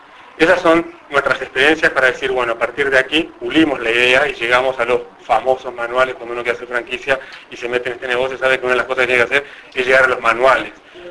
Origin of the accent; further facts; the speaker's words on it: Uruguay; lo único que podemos decir que lo hacemos 100% en todo el territorio somos los uruguayos.